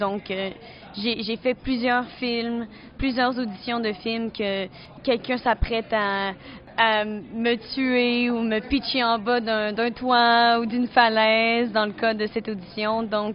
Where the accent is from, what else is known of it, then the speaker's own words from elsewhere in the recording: Quebec, Canada; accent: Quebec; j'ai vraiment travaillé fort pour minimiser mon accent québécois quand je parle anglais.